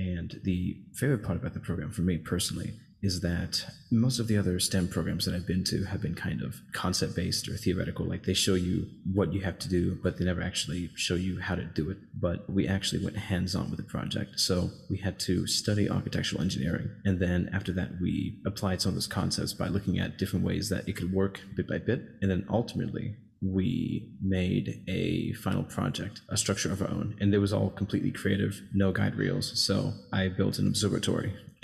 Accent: Alabama, United States; and I am from Alabama.

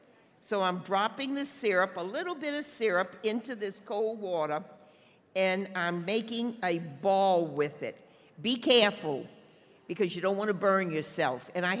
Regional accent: New Orleans, Louisiana, United States; Welcome, everyone. Welcome to my hometown, La Nouvelle Orléans.

